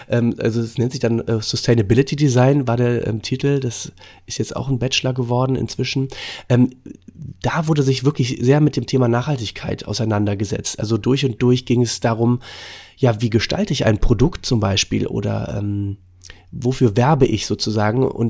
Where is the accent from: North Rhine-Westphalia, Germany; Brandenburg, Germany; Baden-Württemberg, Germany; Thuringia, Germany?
North Rhine-Westphalia, Germany; Cologne; als Kölner